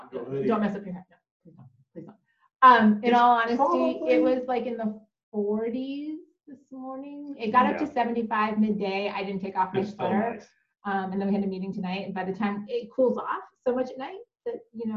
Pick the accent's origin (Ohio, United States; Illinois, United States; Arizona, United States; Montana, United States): Ohio, United States; now in San Diego, United States; I grew up in Ohio. I remember, you know, being in shorts and t-shirts.